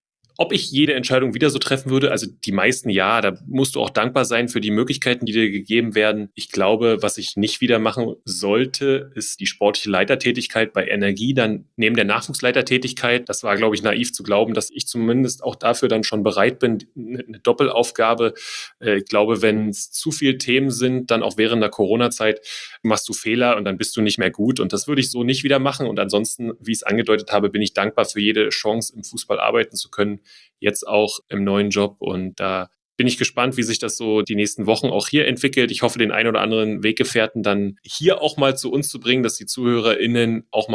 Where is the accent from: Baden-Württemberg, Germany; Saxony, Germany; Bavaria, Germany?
Saxony, Germany; Dresden; born there; Ferien verbringst du dann bei den Großeltern in Dresden, habe ich natürlich auch eine Affinität zu Dynamo, da es meine Geburtsstadt ist. Ich habe 6 Jahre in Cottbus gearbeitet